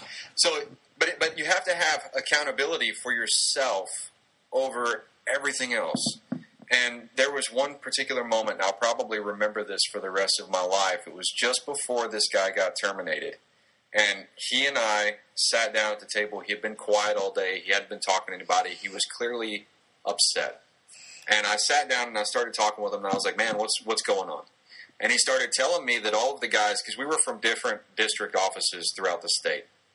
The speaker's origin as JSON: {"language": "English", "region": "Texas", "country": "United States", "said": "Now, I'm from Southeast Texas, and I could talk to everybody just like this if I wanted to."}